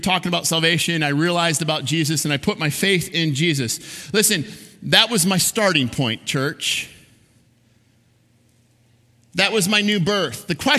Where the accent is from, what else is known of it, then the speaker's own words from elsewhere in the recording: Michigan, United States; Most of you know that I was born and raised in Michigan, so no booing.